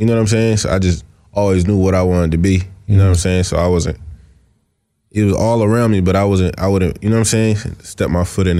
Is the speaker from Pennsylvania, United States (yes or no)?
yes; Philadelphia, Pennsylvania, United States; Nah, Philly. I grew up in the trenches. Like, I'm from Alderney, you know what I'm saying? So I grew up in Alderney, my grandma's house. It's just Philly, bro.